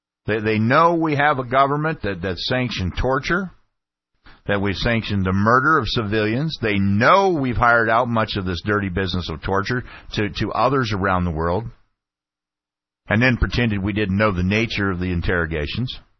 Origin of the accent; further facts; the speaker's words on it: United States; that hurts me deeply as an American. And in all my years growing up, and through most of my adulthood, we truly have been a country that was loved and respected by most of the rest of the world.